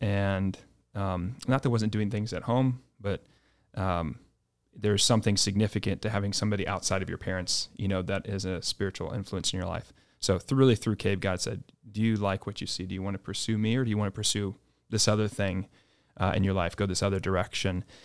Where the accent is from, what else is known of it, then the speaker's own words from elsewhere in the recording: Melissa, Texas, United States; so I'm originally from Dallas, Texas area, north of Dallas. I was born in the hospital in Dallas, and then we lived in Melissa for most of my life. So it's about an hour north of Dallas.